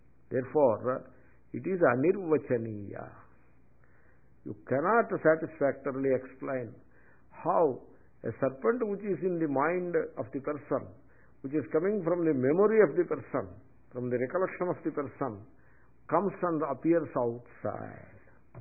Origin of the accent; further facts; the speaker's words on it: India; I am an Indian, I am a Swami, I am a chairman of, I am this, I am this, I am a teacher, like that.